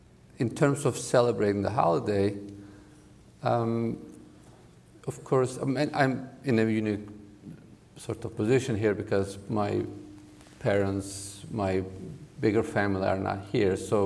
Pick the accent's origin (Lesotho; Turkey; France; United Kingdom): Turkey; English is a second language; now in United States; say where I was born and raised in Turkey, you don't get that experience.